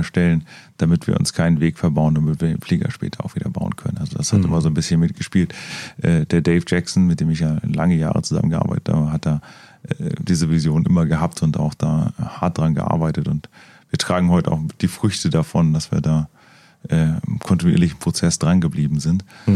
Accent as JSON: {"language": "German", "town": "Wolfenbüttel", "region": "Lower Saxony", "country": "Germany", "said": "Nee, ich komme aus Niedersachsen."}